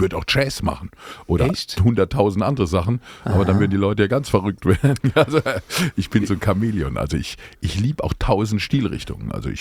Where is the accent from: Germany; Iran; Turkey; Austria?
Germany; Speyer, Rhineland-Palatinate; born there; Nee, aus Speyer. Ich bin in Speyer geboren.